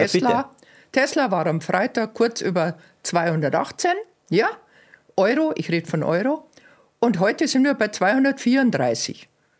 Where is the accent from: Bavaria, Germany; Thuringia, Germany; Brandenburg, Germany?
Bavaria, Germany; Munich; Ich komme aus Großraum München.